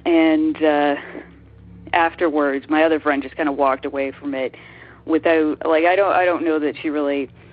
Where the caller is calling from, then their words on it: Toronto, Ontario, Canada; I'm from Toronto, Canada.